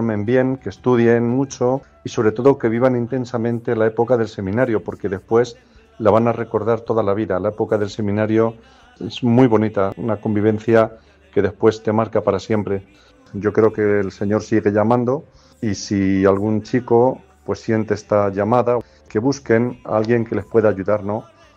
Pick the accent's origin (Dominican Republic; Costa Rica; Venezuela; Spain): Spain; Campo de Criptana, Castilla-La Mancha; Soy de Campo de Criptana. Nací el 24 de noviembre de 1974, por tanto tengo 50 años.